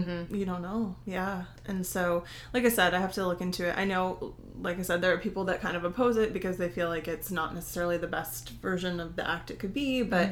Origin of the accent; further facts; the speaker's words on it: Newtown, Connecticut, United States; I'm from Newtown, like I identify most closely with that tragedy.